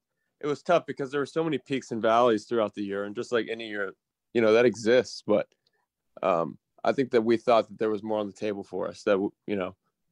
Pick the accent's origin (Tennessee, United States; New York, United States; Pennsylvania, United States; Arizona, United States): Tennessee, United States; I'm back home now. I'm from Tennessee.